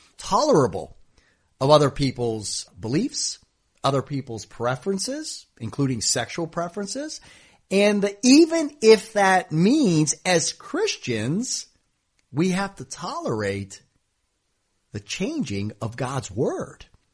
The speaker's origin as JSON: {"language": "English", "country": "United States", "said": "obviously I come from the United States and our mentality there is very different."}